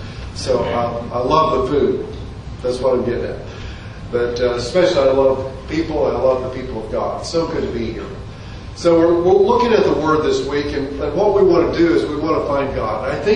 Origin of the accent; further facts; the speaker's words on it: Oklahoma, United States; But parenthetically, I did spend most of my growing up in Oklahoma. So I speak the language